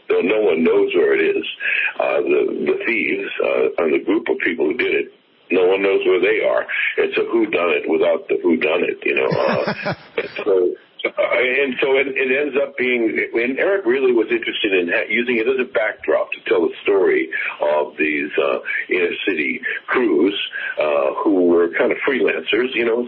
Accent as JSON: {"language": "English", "town": "Boston", "region": "Massachusetts", "country": "United States", "tie": "born or raised there", "said": "Yeah, that's right, Randy. I grew up in Boston and, you know, I mean, in a time when sort of everybody was a ragamuffin, to use your word."}